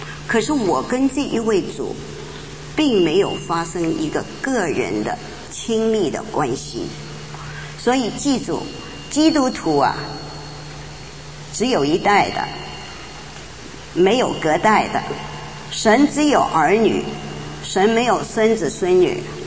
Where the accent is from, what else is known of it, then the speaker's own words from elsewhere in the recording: China; 我从小在大陆，我出生在一个基督徒的家庭里，